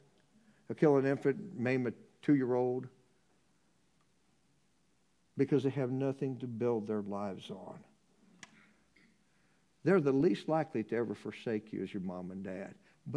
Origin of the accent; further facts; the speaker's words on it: Noblesville, Indiana, United States; As a kid, I grew up in Noblesville, Indiana.